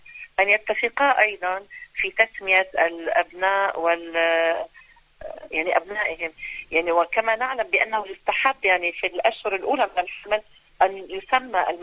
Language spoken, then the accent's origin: Arabic; Lebanon; مثلا عندنا في لبنان بعد أحداث سورية الأليمة.